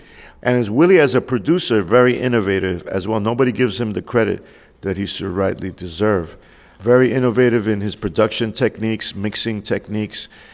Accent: New York, United States; And as a New Yorker, my Spanish was not the best.

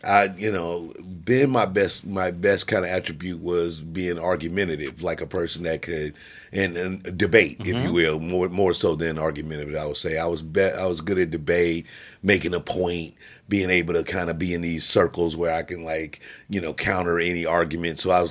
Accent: Jefferson City, Missouri, United States; born there; I was born in Jefferson City, Missouri. That's the capital of Missouri, the state capital.

